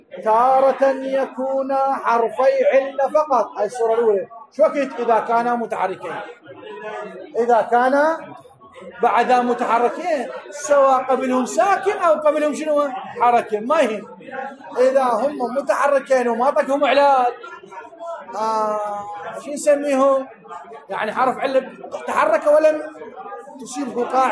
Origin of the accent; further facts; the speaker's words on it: Najaf, Najaf Governorate, Iraq; لانه ماكو عندنا بالنجف كتب لغه عربيه